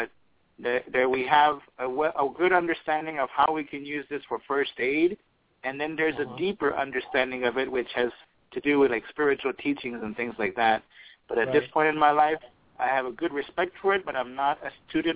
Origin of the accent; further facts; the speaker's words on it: Florida, United States; this is something that's really important to the community that I'm from. I'm from the Miccosukee community.